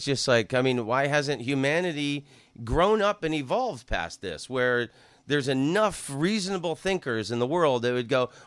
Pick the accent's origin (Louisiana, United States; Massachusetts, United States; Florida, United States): Florida, United States; Oviedo; I grew up in outside of Orlando, Florida, a little town called Oviedo.